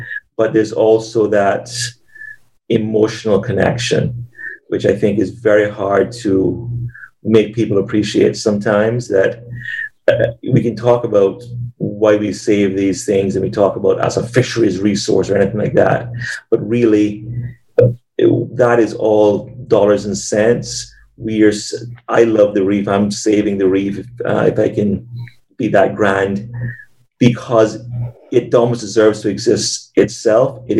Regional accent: Cayman Islands; So I grew up fishing here in Cayman, and that was what introduced me, and then snorkeling, and then getting into scuba diving

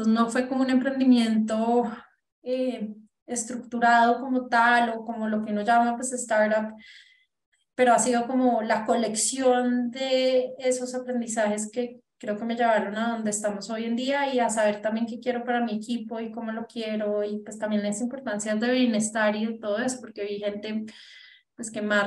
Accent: Colombia; soy orgullosamente colombiana y pues mientras se pueda, quiero poder vivir en este país

